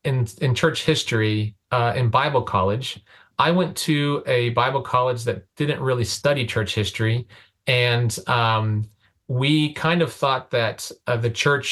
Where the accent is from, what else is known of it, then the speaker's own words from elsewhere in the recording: United States; because I'm from America and people don't look at Christians like that.